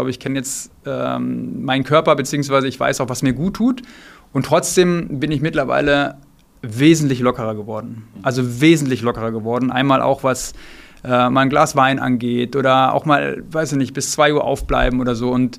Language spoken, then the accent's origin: German; North Rhine-Westphalia, Germany; also born or lived in United States; ich bin Fleischesser, muss ich dazu sagen, ich bin so aufgewachsen in Ostwestfalen und bei uns gab es relativ häufig Fleisch.